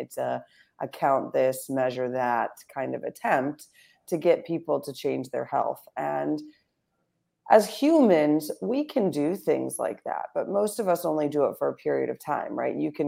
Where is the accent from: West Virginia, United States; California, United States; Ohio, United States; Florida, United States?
Florida, United States; I'm from Florida, where when there's a hurricane, it's like, we're not allowing you to come in.